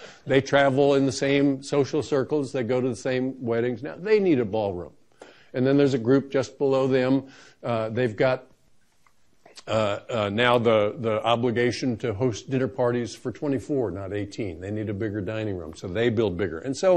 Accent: Florida, United States; I grew up in Florida.

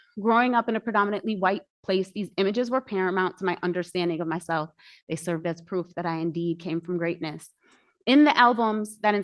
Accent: Ithaca, New York, United States; moved away as an adult; now in Georgia, United States; I grew up in Ithaca, 10 square miles surrounded by reality, a place that took almost 40 years to leave and that I returned to make this body of work.

